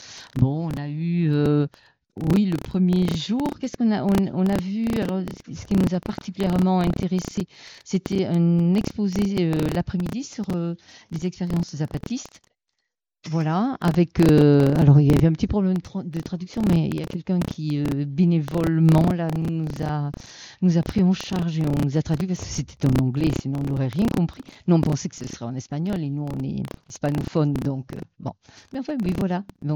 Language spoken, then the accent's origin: French; Bordeaux, Nouvelle-Aquitaine, France; nous venons de Bordeaux, France, voilà, et puis, de Bordeaux, France, et nous sommes venus dans un petit fourgon